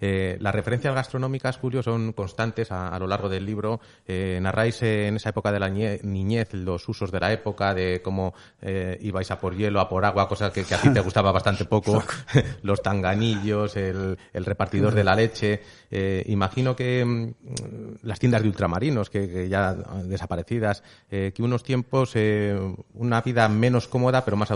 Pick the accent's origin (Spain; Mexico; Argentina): Spain; Tudela, Navarre; Yo soy de pueblo, soy de Tudela, a lo mejor no sé si en los pueblos eso... era diferente a la ciudad